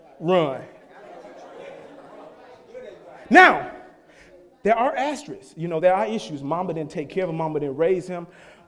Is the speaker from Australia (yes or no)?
no; the South, United States; I came from the South and pulled myself up by my own bootstraps.